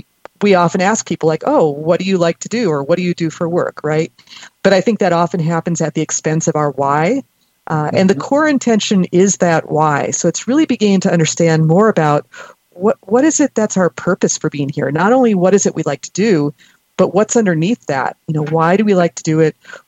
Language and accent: English; Pasadena, California, United States; I grew up in Pasadena.